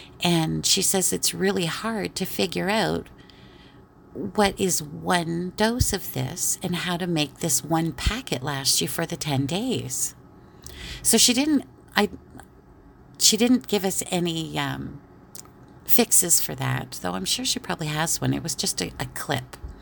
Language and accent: English; Canada; and I'm Canadian